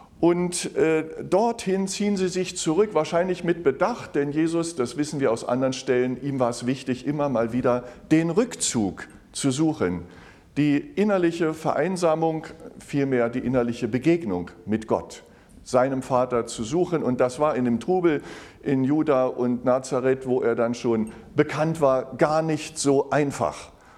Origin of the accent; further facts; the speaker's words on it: Halberstadt, Saxony-Anhalt, Germany; Ich bin lutherisch geprägt, bin im Dom zur Halberstadt aufgewachsen.